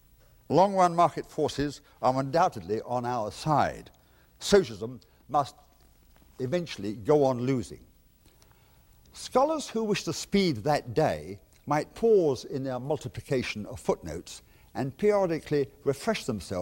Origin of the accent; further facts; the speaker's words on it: England, United Kingdom; as an Englishman proud of the progress achieved by the true liberals in the mid-19th century